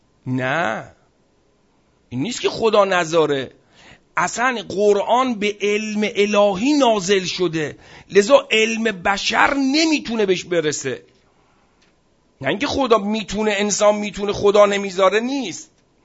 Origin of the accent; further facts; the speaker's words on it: Iran; چون ما ایرانیم بنا نیست که بگیم همه چیز مال ماست.